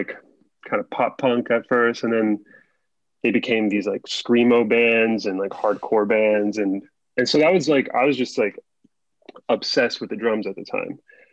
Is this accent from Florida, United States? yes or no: yes; Coral Springs, Florida, United States; I grew up in Coral Springs, so it was like